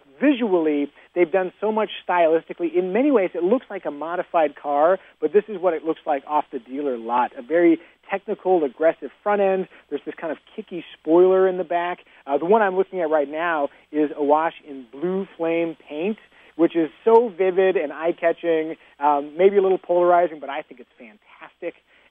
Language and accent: English; Kirkwood, Missouri, United States; Well, lived in Kirkwood, so I have a weird taste for Emo's Pizza that I have to explain to people who didn't live in St. Louis.